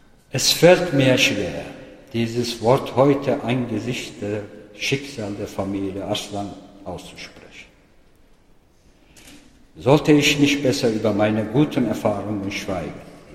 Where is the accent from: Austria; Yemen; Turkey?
Turkey; now in Germany; Meine Foltererlebnisse und meine fortsetzende Verfolgung in der Türkei änderten meine Beziehung zu meinem Herkunftsland grundlegend. Dieses Land, wo ich geboren und groß geworden war, wurde mir Jahr für Jahr fremder.